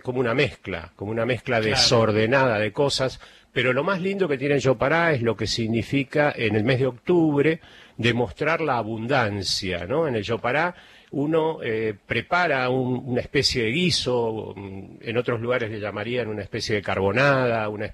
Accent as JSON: {"language": "Spanish", "town": "Pehuajó", "region": "Buenos Aires Province", "country": "Argentina", "moved": "yes", "said": "De la provincia de Buenos Aires. Saludos a Juan José Paso en el partido de Pehuajó. Cuando se fue Manuelita, me fui yo. Me fui de ahí y, bueno, obviamente triste porque dejar el campo fue muy"}